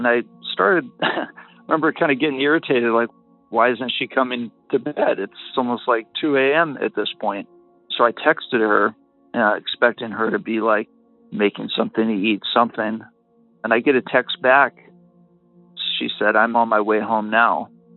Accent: Ohio, United States; I am from Ohio.

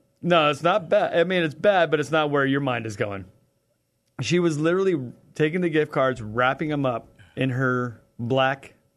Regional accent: United States; I'm American.

